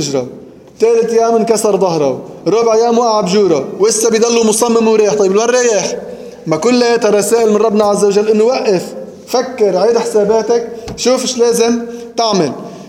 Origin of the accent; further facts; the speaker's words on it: Lebanon; مثال بسيط عندنا بلبنان